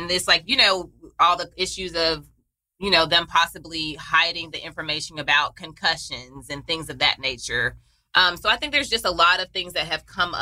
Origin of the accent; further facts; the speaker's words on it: United States; My parents, I'm a first generation American. So my parents are Jamaicans on all sides of my family, both mother and father.